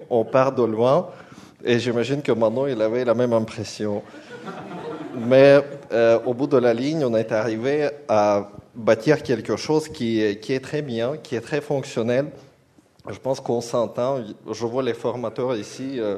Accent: Belarus; C'est ça, je suis originaire de Biélorussie.

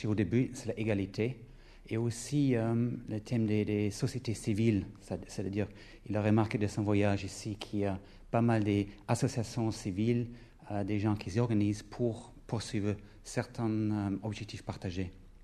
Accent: New Zealand; French is a second language; qui est même chez nous en Nouvelle-Zélande bien connue comme référence sur le thème de la démocratie

